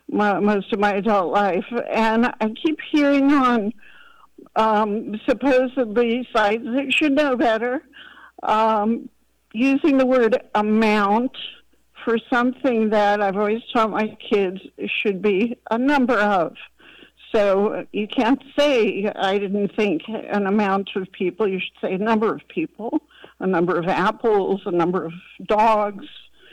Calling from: Crete, Greece; I'm calling from Crete, which is the southernmost island of Greece.

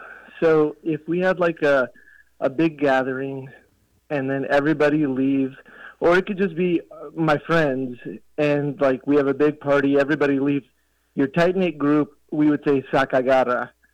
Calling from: El Paso, Texas, United States; I'm calling from Dallas by way of El Paso.

